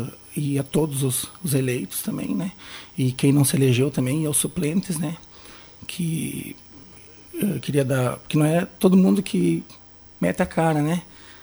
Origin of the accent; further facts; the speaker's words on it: Iraí, Rio Grande do Sul, Brazil; also born or lived in São Leopoldo / Esteio; eu na verdade sou natural de São Leopoldo, né? Mas a minha família sempre foi daqui. Eles foram embora na época para trabalhar lá em Esteio, né? E daí ainda pequeno, e meus irmãos foi retornado de volta para Iraí, né? Estudo aqui, me criei